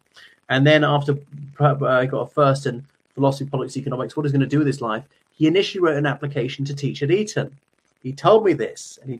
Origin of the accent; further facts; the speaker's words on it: Ireland; Greetings, dear viewers. … from Ireland.